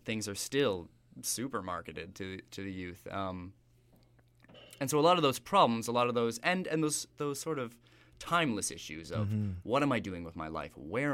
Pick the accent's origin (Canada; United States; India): Canada; Toronto, Ontario; So I'm from Toronto originally.